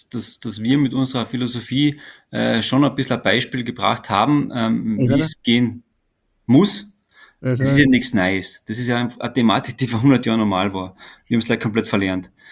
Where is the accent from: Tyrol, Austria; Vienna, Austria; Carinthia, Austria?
Carinthia, Austria; Weissensee; Wir sind keine Tiroler, wir sind keine Salzburger. Wir sind Kärntner, wir sind Weißenseer